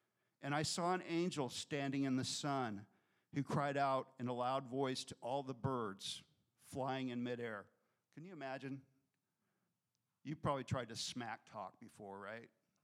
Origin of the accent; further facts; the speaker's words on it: United States; Because I grew up in the West. I grew up in America.